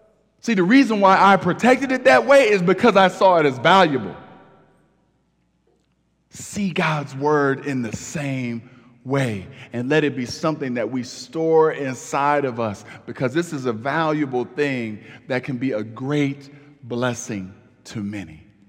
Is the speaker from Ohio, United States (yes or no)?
yes; East Cleveland, Ohio, United States; now in Detroit, United States; But the posture, unfortunately, I had to have growing up in East Cleveland, Ohio, the same posture I have in raising my children in Detroit